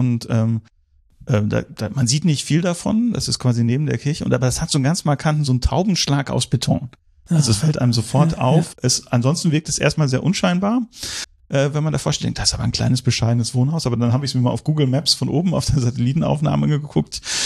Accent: North Rhine-Westphalia, Germany; Ich komme aus dem Sauerland.

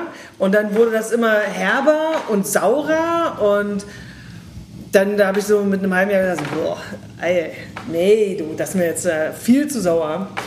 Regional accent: Bavaria, Germany; Da kommen wir auch aus Franken.

